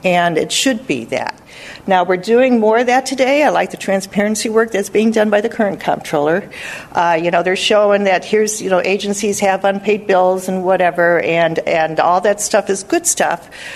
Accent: Indiana, United States; I'm going to use Indiana as an example, because I grew up in Indiana.

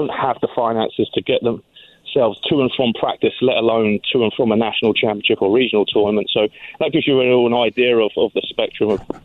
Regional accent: London, United Kingdom; Well, I'm born and raised in London, England.

